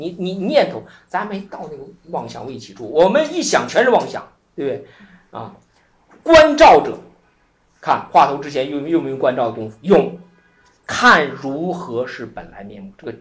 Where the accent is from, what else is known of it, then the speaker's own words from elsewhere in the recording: Shaanxi, China; 都我们陕西人最骄傲，每次都给人介绍，在我们陕西在终南山入定